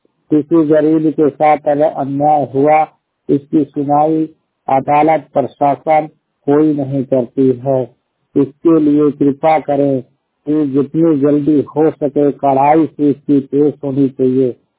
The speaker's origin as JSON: {"language": "Hindi", "town": "Shamli", "region": "Uttar Pradesh", "country": "India", "said": "पहाड़पुर सिद्धवर चायल को शामली के निवासी उत्तर प्रदेश के निवासी हूँ।"}